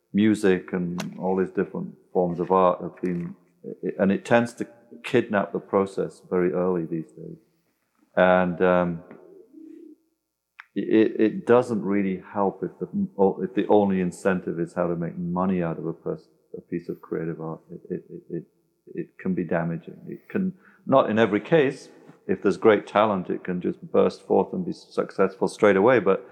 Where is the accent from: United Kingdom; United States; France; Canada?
United Kingdom; Yorkshire and the Humber; I come from Yorkshire. And as David Hockney's from the same part of England as I am.